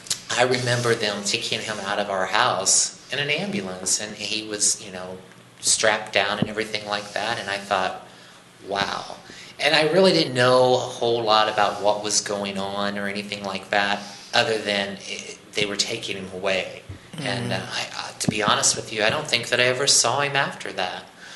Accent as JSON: {"language": "English", "region": "Kentucky", "country": "United States", "tie": "born there", "said": "I was born in Western Kentucky."}